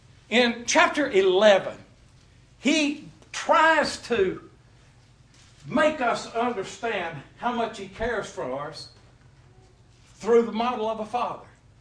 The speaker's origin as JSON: {"language": "English", "town": "Lubbock", "region": "Texas", "country": "United States", "tie": "born or raised there", "said": "When I was a young boy, I was born and raised in Lubbock, Texas."}